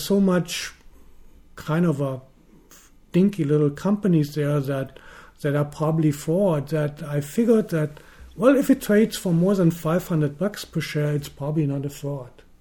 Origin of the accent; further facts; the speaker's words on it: Germany; accent: German; English is a second language; My accent is from Germany, so I buy German stocks too